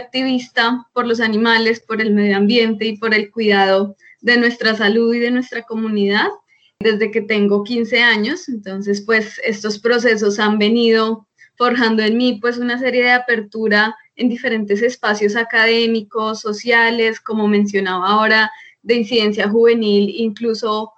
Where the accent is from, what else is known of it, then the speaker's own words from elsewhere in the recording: Bogotá, Colombia; now in Villavicencio, Colombia; yo nací en Bogotá, terminé allí pues todo mi colegio y fue ya después de esto que vine a Villavicencio, precisamente hacia las cuentas de que ya llevo aquí. Este año cumplo 10 años en esta ciudad